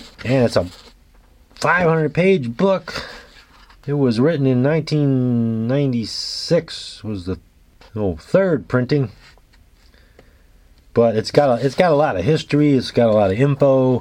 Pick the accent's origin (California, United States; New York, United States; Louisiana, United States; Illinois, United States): New York, United States; New York City; And so having grown up in the city and being a New Yorker, I know very little.